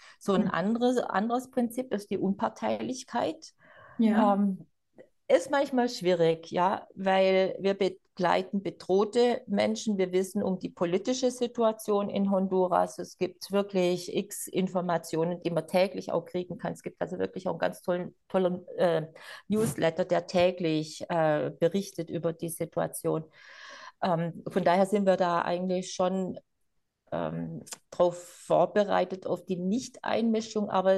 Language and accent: German; Southern Germany, Germany; der hat zum Beispiel mich als Süddeutsche besser verstanden als die Schweizerdeutschen.